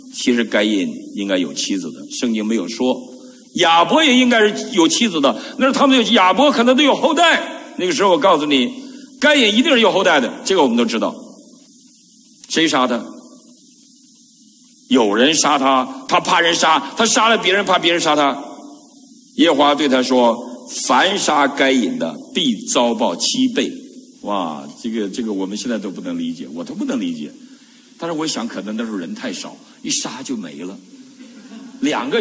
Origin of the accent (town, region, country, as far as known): Northeast China, China